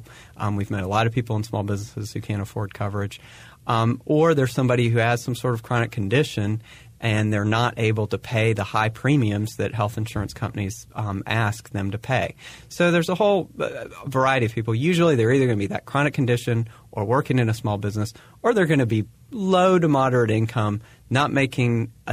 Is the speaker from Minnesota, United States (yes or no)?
no; Chapel Hill, North Carolina, United States; Well, there's no question that the main reason is I grew up in Chapel Hill.